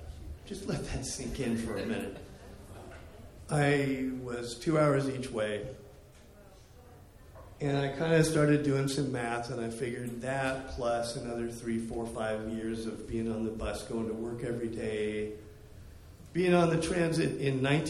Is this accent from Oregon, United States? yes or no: yes; Oregon, United States; Long ago, I grew up in Southern Oregon, and they have a big weed-growing industry there.